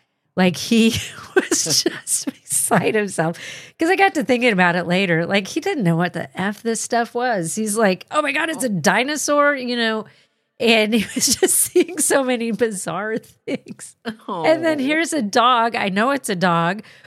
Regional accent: Shorewood, Wisconsin, United States; I grew up in Shorewood, a small town on the northeast coast of Milwaukee, Wisconsin.

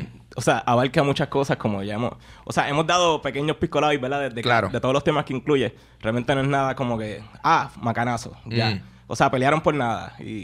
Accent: Puerto Rico; como los boricuas sabemos de todo realmente y no sabemos...

